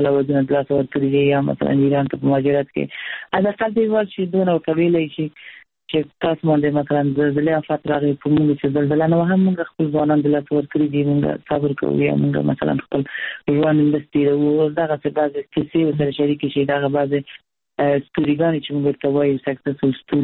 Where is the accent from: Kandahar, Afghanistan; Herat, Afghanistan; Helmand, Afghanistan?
Herat, Afghanistan; موږ د هرات یو